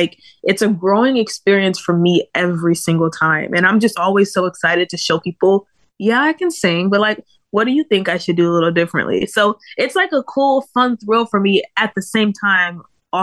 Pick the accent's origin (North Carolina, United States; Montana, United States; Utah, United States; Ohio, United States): Ohio, United States; Toledo; Yes, sir. I am from Toledo, Ohio.